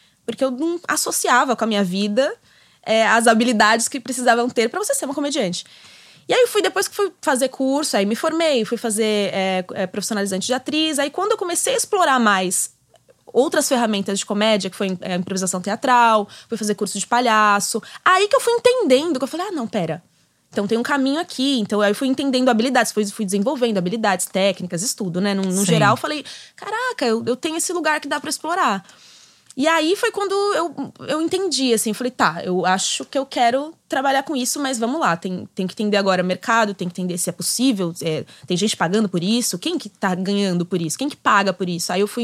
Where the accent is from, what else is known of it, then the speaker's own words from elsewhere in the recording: São Paulo, Brazil; Sou de São Paulo.